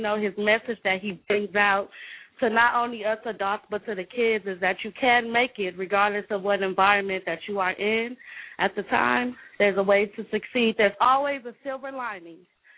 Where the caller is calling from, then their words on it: Houston, Texas, United States; I'm actually in Houston, Texas right now.